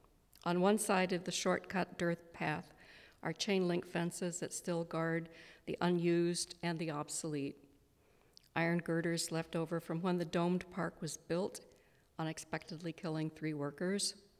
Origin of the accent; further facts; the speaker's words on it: Kansas, United States; I'm from Kansas. And Quivira is a wildlife refuge not far from my grandfather's farm, actually, but I had never visited it until I went back to Kansas a few years ago